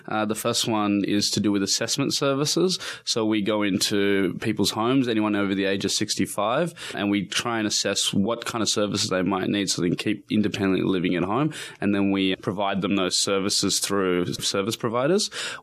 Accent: Sydney, New South Wales, Australia; born there; I was born in Sydney.

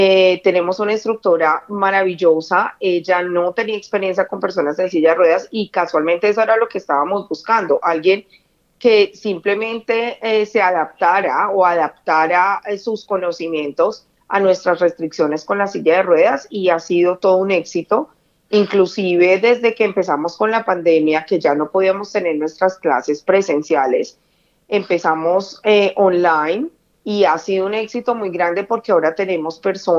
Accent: Colombia; now in Melbourne, Australia; como colombiana y con una pasión muy grande por la música y por la danza, yo estoy en silla de ruedas. Desafortunadamente tuve un accidente acá en Melbourne

